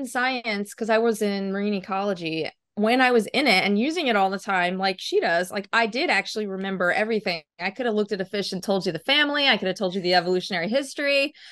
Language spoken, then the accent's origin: English; Dalton, Georgia, United States; Oh, okay, yeah. I grew up in Dalton, so hey.